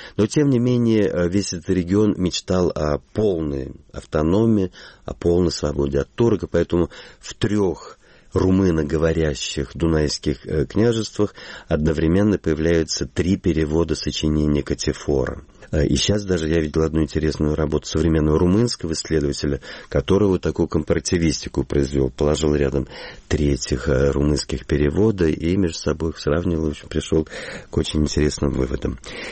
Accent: Saint Petersburg, Russia; born there; основал Петербург, к счастью, нас, уроженцев этого города.

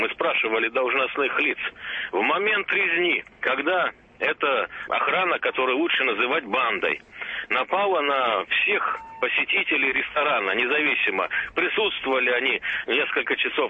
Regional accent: Siberia, Russia; Вот я сибиряк, с одной стороны, мне не нужны конфликты там

